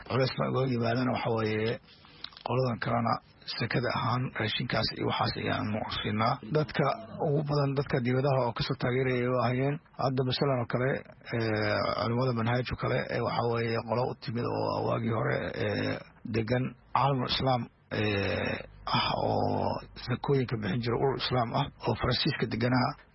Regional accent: Garowe, Puntland, Somalia; halkee ka timid oo garow waan ka imid

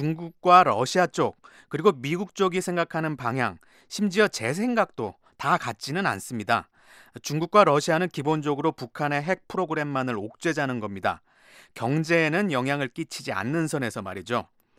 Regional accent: South Korea; 저를 포함한 가족들이 모두 한국에 정착했고요. 그곳에서 자랐습니다. 형제들 모두에게는 한국에서의 경험이 매우 소중했습니다. 저는 대전에서 고등학교를 졸업한 뒤에 대학에 가기 위해서 다시 미국에 왔습니다.

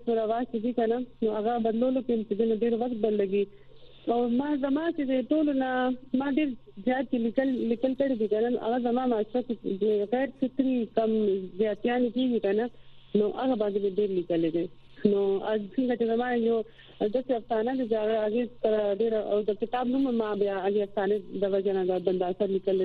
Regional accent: Khyber Pakhtunkhwa, Pakistan; د موږ د خیبر پښتونخوا

